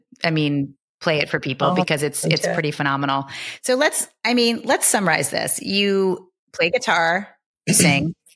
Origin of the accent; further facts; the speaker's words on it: East Coast, Canada; I'm from the East Coast of Canada. So that's the kind of music I grew up with, right?